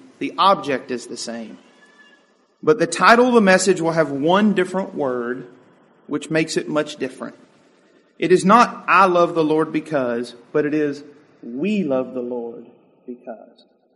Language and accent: English; Ashland, United States; And I say, I'm from Ashland.